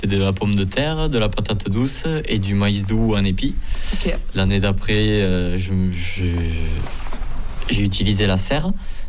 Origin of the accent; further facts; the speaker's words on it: Verfeil-sur-Seille, France; Je suis originaire de Verfeil-sur-Seille, mes parents sont d'ici, mon père est agriculteur sur la commune de Ginal. Et donc voilà, moi j'ai racheté une propriété il y a 2 ans pour m'installer de mon côté et développer le maraîchage bio.